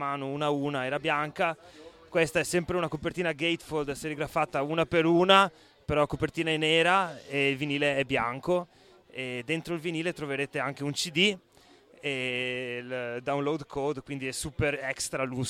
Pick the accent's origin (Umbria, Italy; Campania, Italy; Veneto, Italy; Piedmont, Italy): Veneto, Italy; Venice; quando il gruppo si è formato abitavamo tutti a Venezia, adesso le cose sono un po' cambiate, comunque fondamentalmente siamo veneziani.